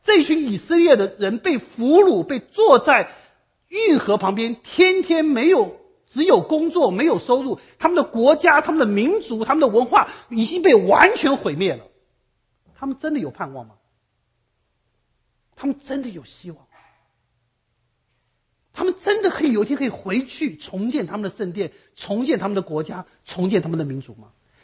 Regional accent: Taiwan; moved away as an adult; now in United States; 30多年前我从台湾来到美国

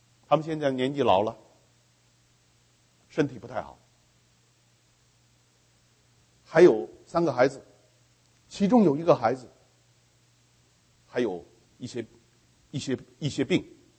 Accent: Beijing, China; 我是北京人了，北京有些亲戚啦

